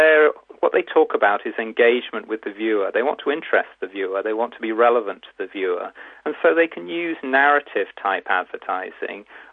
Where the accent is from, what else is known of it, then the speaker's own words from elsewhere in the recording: England, United Kingdom; born there; also born or lived in Germany; I was born in England. I lived in Germany.